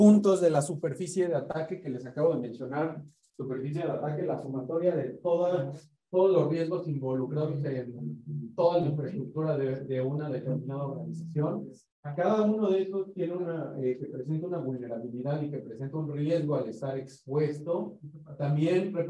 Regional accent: Mexico City, Mexico; Entonces, no soy de Guadalajara, me han contado. Yo soy de la Ciudad de México.

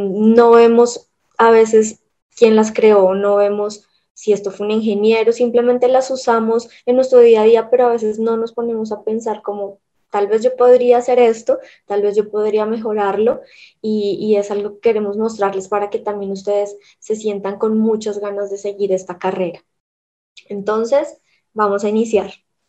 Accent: Colombia; soy colombiana, soy Cloud Architect, tengo una maestría en ingeniería de software.

